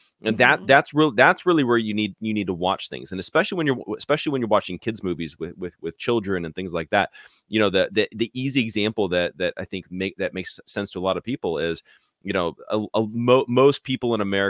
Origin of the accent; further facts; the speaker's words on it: Norway; I'm Norwegian. So Frozen takes place in my home country, basically, right? There's no Native Americans that live in Norway